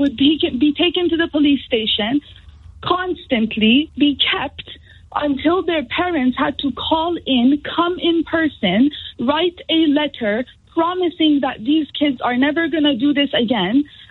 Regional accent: Iran; moved away; I was born in Iran. I grew up in Iran. Half of my life I've been outside.

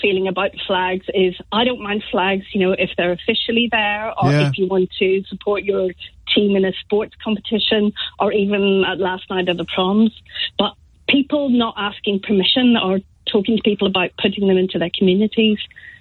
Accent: Northern Ireland, United Kingdom; people like me who were born and brought up in Northern Ireland for a long time

